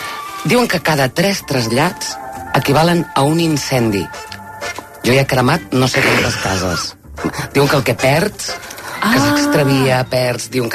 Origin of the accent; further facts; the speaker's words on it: Sabadell, Catalonia, Spain; Soc de Sabadell.